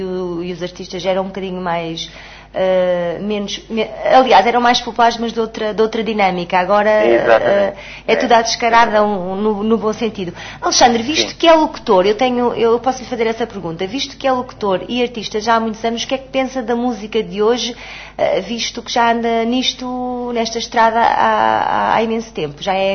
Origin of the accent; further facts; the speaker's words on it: Norte, Portugal; gosto, porque sou transmontana